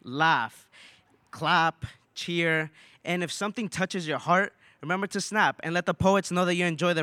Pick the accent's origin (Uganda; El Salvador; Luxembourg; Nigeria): El Salvador; now in United States; from El Salvador, representing Marble Hill for International Studies in the United States of America, New York, the Bronx.